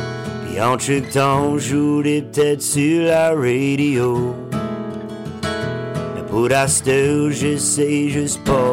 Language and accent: French; Barachois, New Brunswick, Canada; Ma mère vient de Barachois. Moi, mm-hmm. j'ai grandi à Barachois.